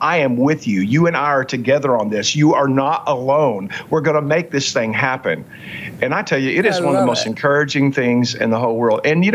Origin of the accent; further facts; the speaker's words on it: Texas, United States; I like to say the whole enchilada because I'm a Texan.